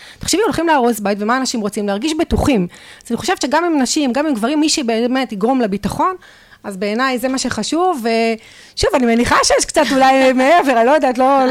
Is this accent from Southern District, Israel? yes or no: no; Lod, Central District, Israel; גדלתי בשכונה, לא פשוטה, בלוד, שכונה בעיר מעורבת, ושכונה של ימים הפכה באמת להיות לא קלה